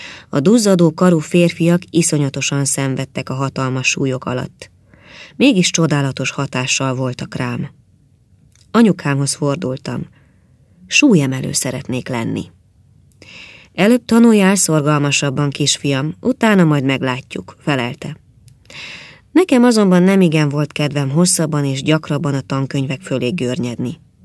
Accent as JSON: {"language": "Hungarian", "town": "Máriabesnyő", "region": "Pest", "country": "Hungary", "tie": "born there"}